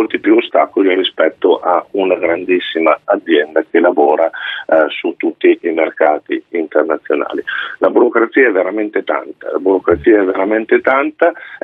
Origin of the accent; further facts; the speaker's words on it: Emilia-Romagna, Italy; quindi vengo dalla Emilia Romagna, la regione del patto per il lavoro e per il clima